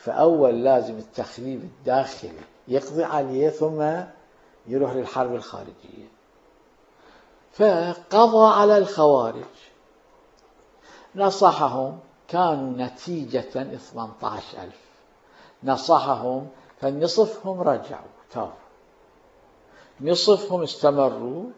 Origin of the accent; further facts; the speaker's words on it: Iran; يعني شلون السفاح عندنا في إيران